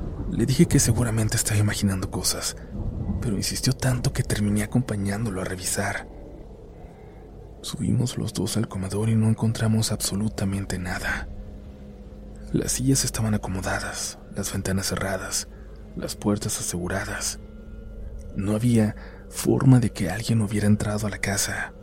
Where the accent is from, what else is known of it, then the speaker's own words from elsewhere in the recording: Chile; Yo soy chileno, nacido y criado allá, y durante buena parte de mi vida trabajé en minería en distintos países.